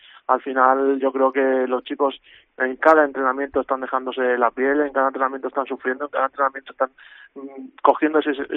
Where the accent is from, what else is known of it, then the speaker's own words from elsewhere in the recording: Madrid, Community of Madrid, Spain; Por ejemplo, en mi tierra, en Madrid, se juega mucho más al fútbol sala con balón.